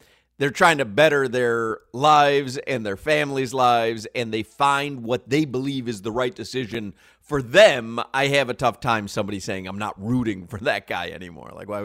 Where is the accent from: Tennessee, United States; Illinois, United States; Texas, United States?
Illinois, United States; Chicago; You know, I grew up in Chicago